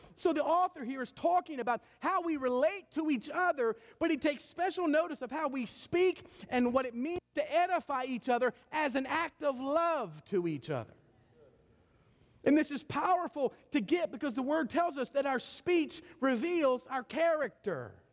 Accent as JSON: {"language": "English", "town": "Cumberland", "region": "Virginia", "country": "United States", "tie": "born or raised there", "said": "And I grew up in Cumberland, Virginia. You know, we have more cows than people, okay? I grew up in the country. I'm a country boy."}